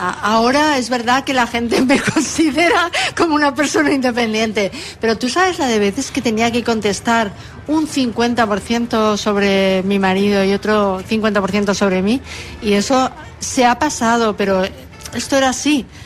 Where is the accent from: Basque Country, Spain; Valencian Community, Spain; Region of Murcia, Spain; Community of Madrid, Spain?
Community of Madrid, Spain; Madrid; accent: Madrid; Me quité mi acento de barrio de Madrid.